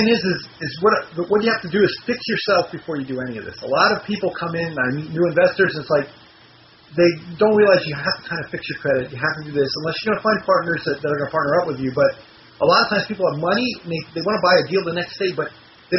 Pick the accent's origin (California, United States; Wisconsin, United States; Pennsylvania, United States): Pennsylvania, United States; Philadelphia; I'm from Pennsylvania. It's a different world up there, Philadelphia area.